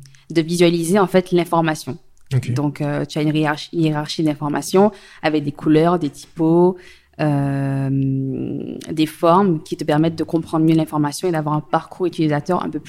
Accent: Martinique, France; moved away as an adult; also born or lived in Paris / Bordeaux; je suis de Martinique, j'ai 26 ans, enfin bientôt 27. Je suis partie après le bac comme beaucoup de jeunes en France hexagonale. Je suis partie à Paris, j'y suis restée 6 ans. Après, je suis allée à Bordeaux pour changer d'horizon avant de revenir au pays.

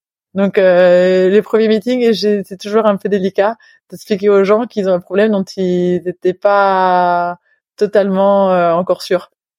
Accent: France; French is a second language; vu que je suis française

